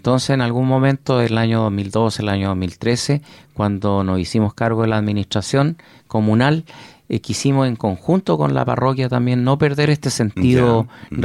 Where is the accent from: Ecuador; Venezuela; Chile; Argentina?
Chile; Concepción, Biobío; yo soy de acá de Concepción